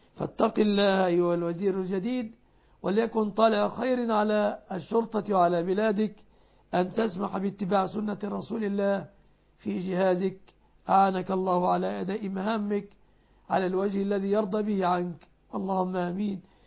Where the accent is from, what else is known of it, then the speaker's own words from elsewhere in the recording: Egypt; بلادنا مصر